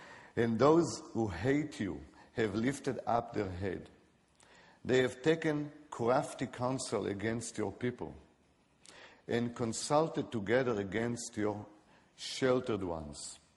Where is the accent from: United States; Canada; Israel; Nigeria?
Israel; I'm coming from Israel, so this psalm really relates to what I'm going to talk about